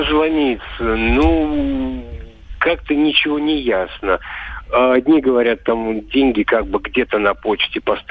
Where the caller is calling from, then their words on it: Moscow Oblast, Russia; Здравствуйте, это Подмосковье.